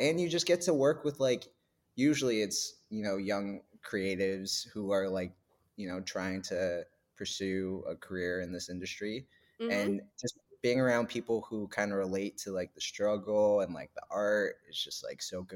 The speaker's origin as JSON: {"language": "English", "region": "New Hampshire", "country": "United States", "tie": "born or raised there", "said": "And I grew up in New Hampshire, and this organization's like in the East Coast, like New Hampshire, Massachusetts area."}